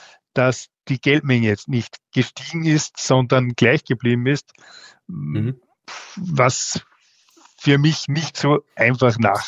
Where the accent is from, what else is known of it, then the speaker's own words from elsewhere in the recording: Austria; now in Germany; also ich bin ja aus Österreich, aber in Österreich genau dasselbe.